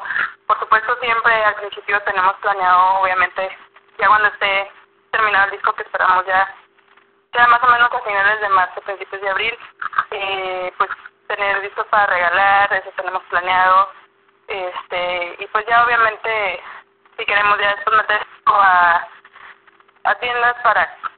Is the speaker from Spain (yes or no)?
no; Ciudad Juárez, Chihuahua, Mexico; nosotros somos de Juárez, El Paso, o sea, somos de la frontera. Yo vivo en Juárez y Elvis vive en El Paso, pero ahí nos estamos cruzando.